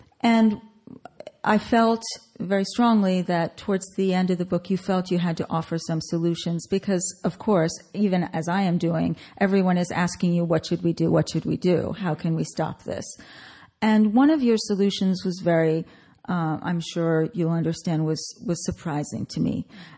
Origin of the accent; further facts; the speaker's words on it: New York, United States; And I grew up in New York, and my grandfather was a Jew, so I know about that.